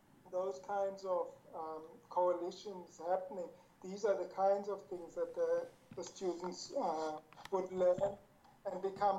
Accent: Rietvlei, KwaZulu-Natal, South Africa; born there; So I was born in an area called Rietvlei, which is part of the Amzumkulu district. And I think before the age of three, we traveled to Pietermaritzburg

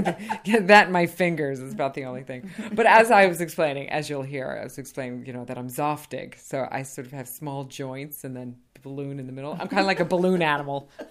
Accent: United States; now in London, United Kingdom; As you can hear, I'm American, but I've lived here for 9 years, and I've been coming to Chiswick for 20 years.

